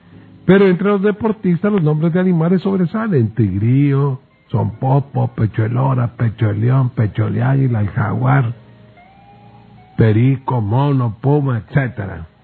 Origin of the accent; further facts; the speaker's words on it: Honduras; Simpáticos somos los hondureños, somos cachimbones para poner nombres.